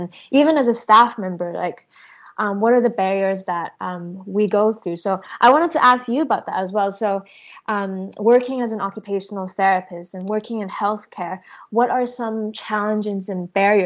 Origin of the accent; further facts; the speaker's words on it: Hong Kong; also born or lived in Canada / Vancouver, Canada; now in United Kingdom; I came to the UK similar age, around 26, 27. So I was born in Canada, but grew up in Hong Kong, and then I went back to Canada, and then I came here to study OT. But I studied actually in Leeds in Northern England